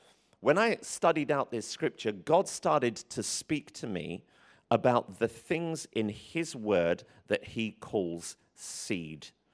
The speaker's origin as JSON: {"language": "English", "country": "United Kingdom", "said": "I'm British, you know?"}